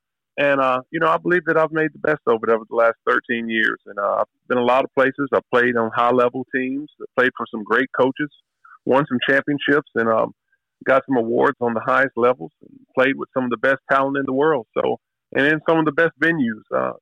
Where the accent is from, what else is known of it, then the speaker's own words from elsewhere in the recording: Athens, United States; a kid from Athens and my parents being teachers and my dad being a coach, you know, my entire life I grew up in Athens High School and Athens City Schools.